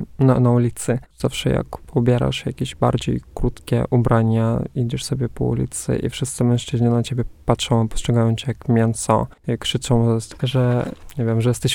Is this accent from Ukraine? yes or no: no; Russia; Polish is a second language; I teraz kobiety w Rosji, na przykład moja mama, ja w ogóle się wychowałam w takiej rodzinie, gdzie kobiety są dosyć twarde, takie męskie